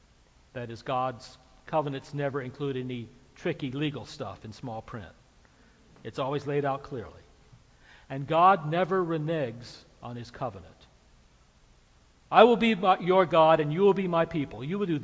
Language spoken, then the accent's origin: English; Ohio, United States; Now, this may be because I grew up in Ohio, or it could be an idiosyncrasy of those times